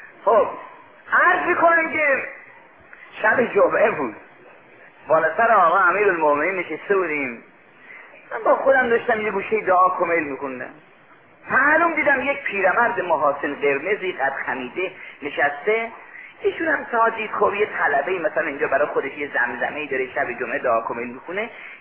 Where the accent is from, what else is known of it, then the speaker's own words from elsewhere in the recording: Mashhad, Razavi Khorasan, Iran; گفتم من اصلا مال مشهده. گفت اینجا زواری؟ گفتم نه مجاورم، اومدم درس بخونم چند روزی.